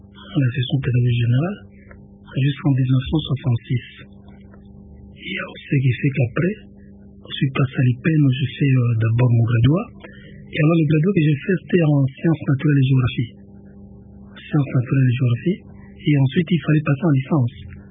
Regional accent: Matadi, Kongo Central, DR Congo; je suis né dans le Bas-Congo en 1946. Je fais mes études primaires dans la ville de Matadi.

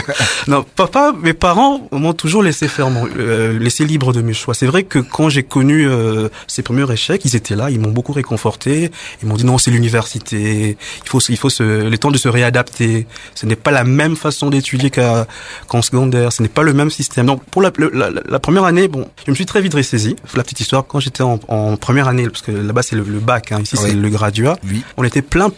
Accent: Kinshasa, DR Congo; moved away as an adult; now in Belgium; On a quitté Kinshasa en 2002. En février 2002, on est arrivé en Belgique.

